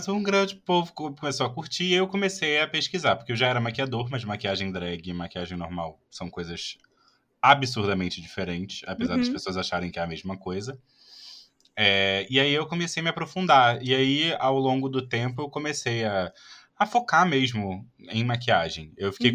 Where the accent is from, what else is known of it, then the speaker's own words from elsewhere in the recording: Rio de Janeiro, Brazil; Não, eu sou do Rio.